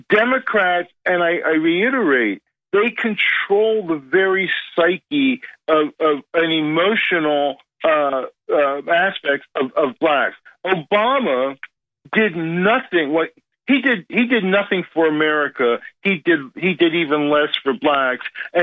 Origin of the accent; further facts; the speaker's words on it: United States; If I'm an American, how can I be a minority? I am the majority. I'm an American.